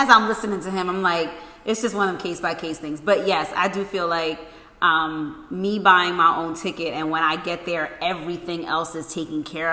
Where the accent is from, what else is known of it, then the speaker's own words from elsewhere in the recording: Philadelphia, Pennsylvania, United States; I'm from Philly.